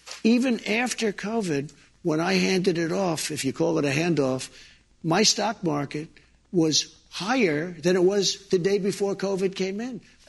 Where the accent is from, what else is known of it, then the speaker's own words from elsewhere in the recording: New York, United States; I was from New York. I spent a lot. I knew everybody in New York.